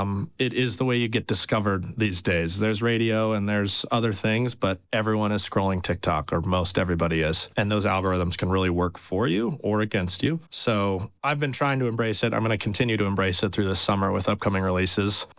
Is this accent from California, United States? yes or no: no; Utah, United States; Well, so I grew up sailing on the Jordanelle. I'll shout out Park City Sailing, my one of my favorite nonprofits.